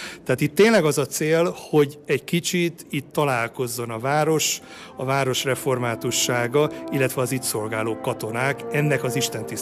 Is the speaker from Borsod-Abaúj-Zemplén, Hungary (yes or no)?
yes; Miskolc, Borsod-Abaúj-Zemplén, Hungary; én ugye miskolci vagyok eredetileg, tehát a néhai apósom itt volt ebben a gyülekezetben, diakóniai gondnok, a sógornő még a mai napig itt presbiterek férjével együtt, úgyhogy egy kicsit így hazajöttünk.